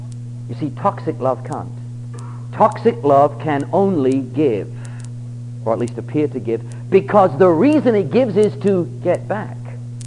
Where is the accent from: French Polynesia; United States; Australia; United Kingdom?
United Kingdom; England; moved away; When I came over here from England, they introduced me to what I considered to be near suicide.